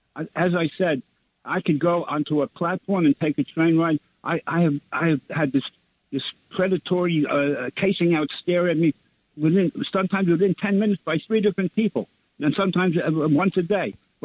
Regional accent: Brooklyn, New York, United States; from Brooklyn.

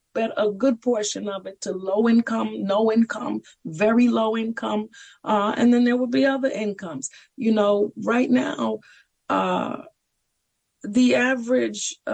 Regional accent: New York City, New York, United States; And our families, you know, growing up in the Harlem that I grew up in and how we raised our children

